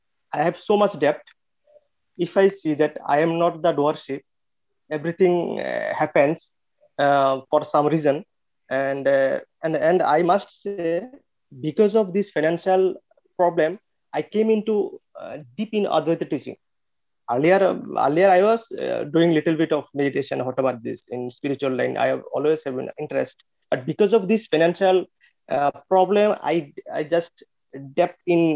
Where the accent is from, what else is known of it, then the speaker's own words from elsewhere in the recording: Tripura, India; English is a second language; from Tripura